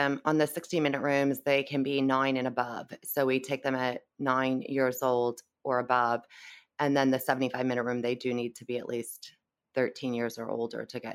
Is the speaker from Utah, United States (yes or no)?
no; Pennsylvania, United States; So originally I'm from the North, Pennsylvania, and my husband and I were looking for a home in the South.